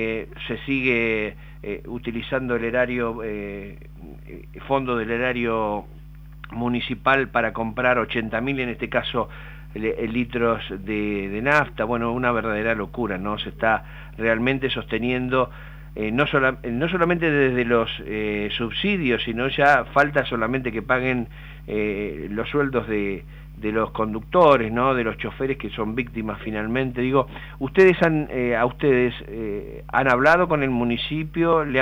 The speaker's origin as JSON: {"language": "Spanish", "region": "Chubut", "country": "Argentina", "said": "Yo vengo de Chubut y me acuerdo que en Esquel y Entreverín el quirófano móvil todas las semanas"}